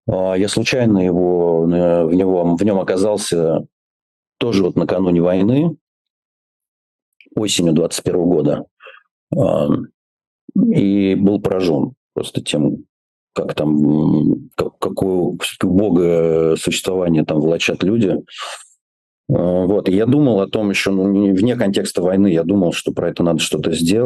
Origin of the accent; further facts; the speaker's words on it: Moscow, Russia; Я москвич, я вырос в Москве, я жил в Москве почти 50 лет.